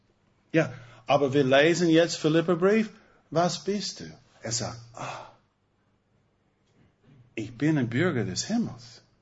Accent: United States; German is a second language; Ich bin Amerikaner.

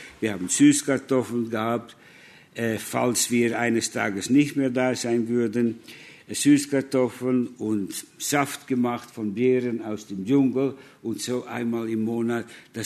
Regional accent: Netherlands; Also ich bin Holländer, Holland ist wie ein Pfannkuchen, ganz flach.

